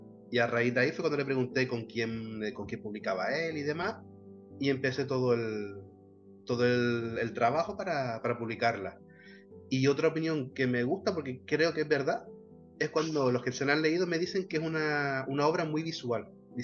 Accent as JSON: {"language": "Spanish", "town": "La Vega", "region": "Canary Islands", "country": "Spain", "tie": "born or raised there", "lives_now": "Agüimes, Spain", "said": "Toda mi familia es de Agüimes, me crié en La Vega y ahora volví a Agüimes."}